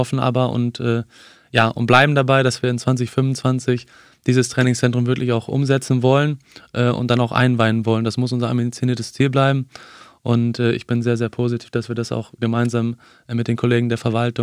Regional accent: Bad Iburg, Lower Saxony, Germany; ich komme aus dem Südkreis, aus Bad Iburg, da wohne ich auch heute noch.

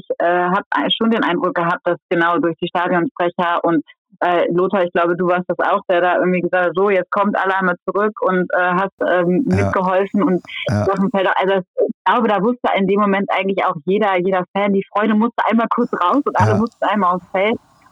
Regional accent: Bad Iburg, Lower Saxony, Germany; Ich komme aus Bad Iburg, bin dort aufgewachsen. Der VfL ist der Verein, mit dem ich einfach groß geworden bin.

